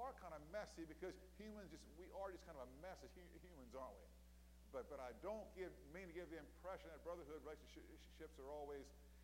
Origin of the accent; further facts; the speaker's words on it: Auburn, Kentucky, United States; I grew up near Russellville, Auburn, Kentucky, which is one of the areas where the Shakers had their settlement.